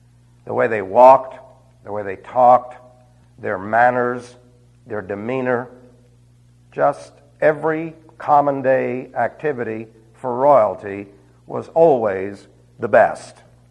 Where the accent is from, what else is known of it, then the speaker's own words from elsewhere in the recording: New York, United States; born there; I came from a great heritage. I was born in New York. And I talk like the Jerky Boys.